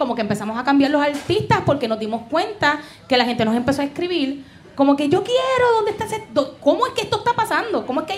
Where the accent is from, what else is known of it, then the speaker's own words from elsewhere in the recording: Bayamón, Puerto Rico; Yo soy de Bayamón, a mí eso no me da miedo.